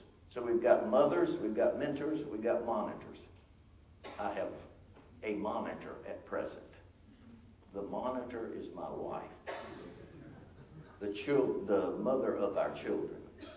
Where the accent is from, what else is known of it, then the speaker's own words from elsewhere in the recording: Atlanta, Georgia, United States; Now, I grew up in Atlanta where my dad grew up in Atlanta